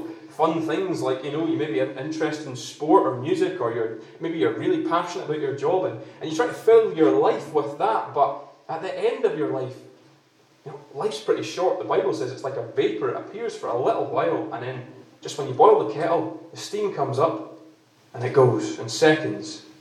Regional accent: Scotland, United Kingdom; I'm also from Fife, so I live in a little village called Kelty. It's about half an hour from here and I am a Christian too.

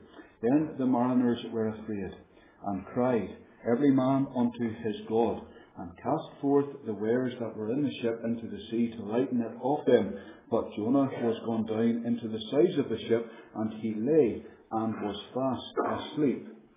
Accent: Ireland; moved away; You have to remember that I'm originally from Ireland, and in Ireland they sing from the Gospel hymn book

